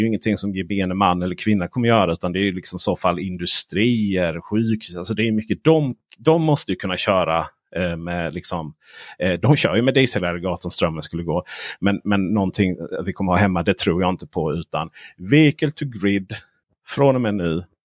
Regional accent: Blekinge, Sweden; Jag är uppvuxen i Blekinges skogar.

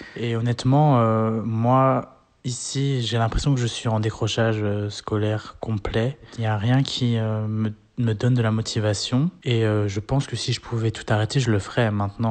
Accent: Belgium; je suis étudiant à l'université et je suis belge aussi.

